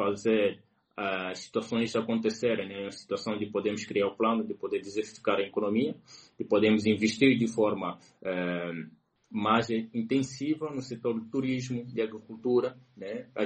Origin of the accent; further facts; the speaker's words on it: Angola